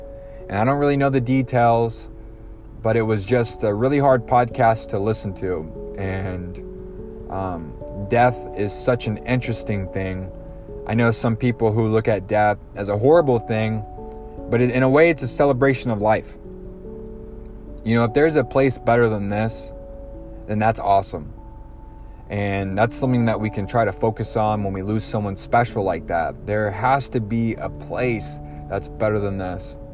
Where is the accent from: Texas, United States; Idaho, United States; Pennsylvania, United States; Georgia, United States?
Georgia, United States; You know, we grew up in Georgia. He was working all the time. And, you know, we were kind of poor at that time